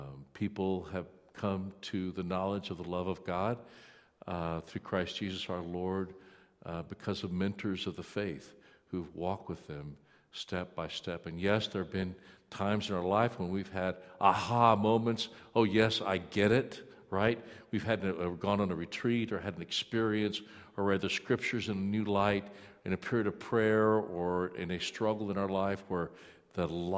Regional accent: San Antonio, Texas, United States; You know, I'm from San Antonio, right?

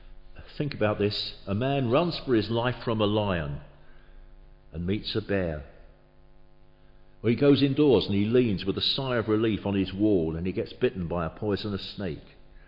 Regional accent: England, United Kingdom; And we think, well, no, we're English. We're okay. We're in this little island here, and God has always looked after us in the past, whether we believe in him or not.

